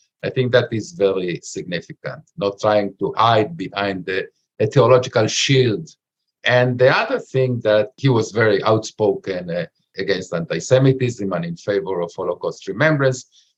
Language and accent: English; Buenos Aires, Argentina; born there; first language Spanish; English is a second language; we are both from Buenos Aires, Argentina. We are both of us were born in Buenos Aires, Argentina. We spoke in Spanish, I would say in the special Buenos Aires dialect of Spanish